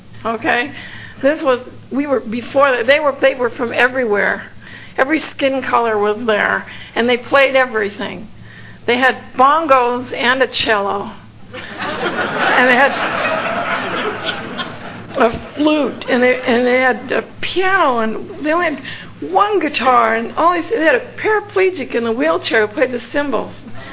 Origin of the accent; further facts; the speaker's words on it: California, United States; Well, I'm from California, so I think about this stuff a lot.